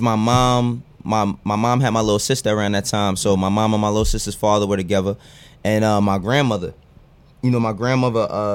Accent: Bronx, New York, United States; also born or lived in Maryland; I was born in the Bronx. I lived there until I was about 10. Moved to Maryland for a year, and then moved back to the Bronx, and then moved to Harlem.

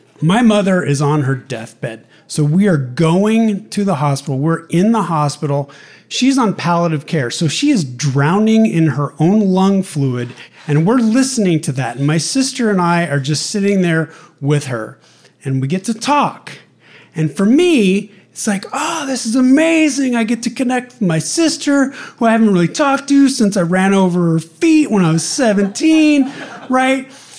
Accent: Sacramento, California, United States; I'm from Sacramento. She stays in Sacramento. She builds her career in Sacramento. My mother calls me a butterfly. And I go all over the country.

